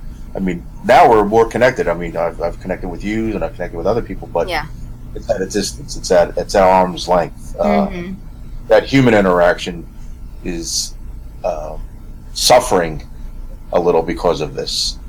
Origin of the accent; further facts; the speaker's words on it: Philadelphia, Pennsylvania, United States; I grew up in Philadelphia, and some of the old, not necessarily the row homes, but, you know, the older neighborhoods had some magnificent townhomes